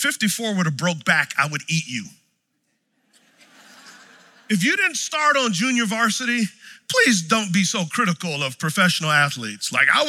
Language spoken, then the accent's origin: English; San Antonio, Texas, United States; So I didn't grow up in church. Grew up in San Antonio and growing up in Texas, football is king, right?